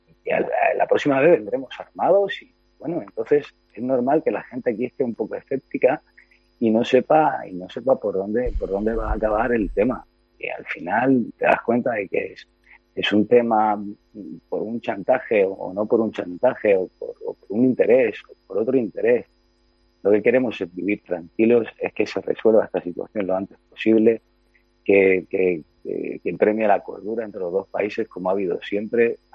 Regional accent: Ceuta, Spain; y los que no queremos salir perjudicados somos las personas de Ceuta

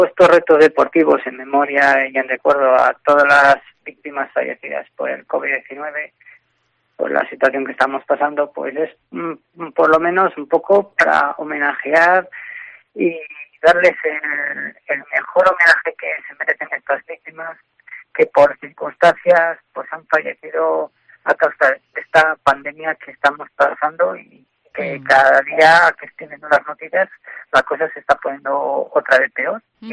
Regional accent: Valladolid, Castile and León, Spain; más vallisoletano que zamorano, porque yo soy natural de Valladolid.

